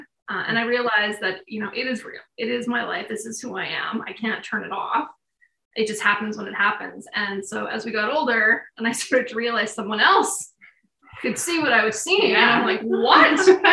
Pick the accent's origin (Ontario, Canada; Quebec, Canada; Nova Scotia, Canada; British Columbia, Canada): British Columbia, Canada; we're all born and raised in British Columbia. And so this is kind of our own backyard.